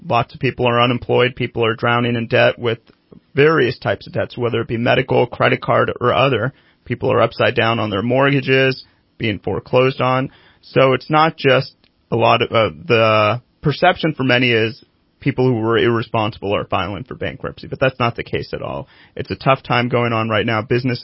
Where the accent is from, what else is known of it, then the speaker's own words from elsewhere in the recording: Red Bluff, California, United States; Well, I grew up in Red Bluff, so I'm kind of a North State boy. I left for college at UC Davis